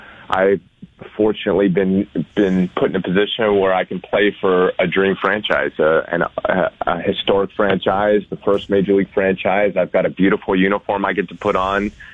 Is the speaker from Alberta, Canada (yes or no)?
no; Mimico, Ontario, Canada; I grew up in Mimico.